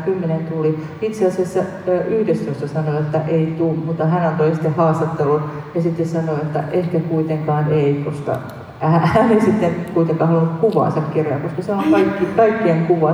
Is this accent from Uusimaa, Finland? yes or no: no; Ylistaro, South Ostrobothnia, Finland; Itse synnyin Pohjanmaalla, elin Ylistaron-nimisessä kylässä 18 ensimmäistä ikävuottani, enkä ajatellut, että olen karjalainen, vaikka äitini puolelta minulla on karjalaiset juuret. Samaistuin pohjalaisiin.